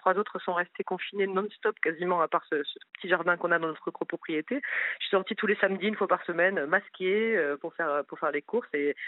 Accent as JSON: {"language": "French", "region": "Southern France", "country": "France", "tie": "born or raised there", "lives_now": "Paris, France", "said": "Moi, je viens du sud de la France. Je vivais à la campagne quand j'étais petite"}